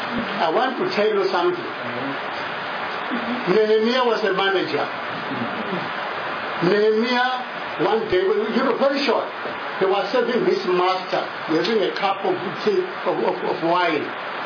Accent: Limpopo, South Africa; I'm from Limpopo, mind you.

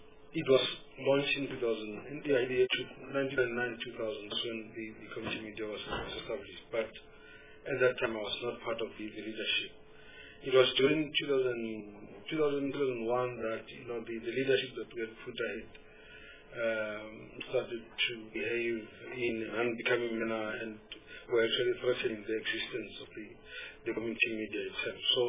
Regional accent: Limpopo, South Africa; I hail from Limpopo.

